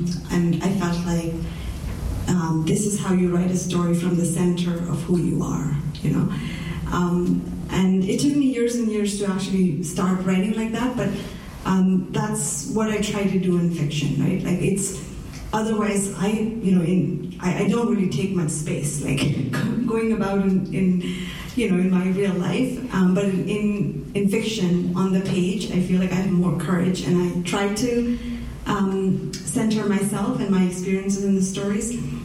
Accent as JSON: {"language": "English", "country": "Saudi Arabia", "tie": "born or raised there", "said": "Like, I grew up in Saudi Arabia, and I grew up in a very colonial education system."}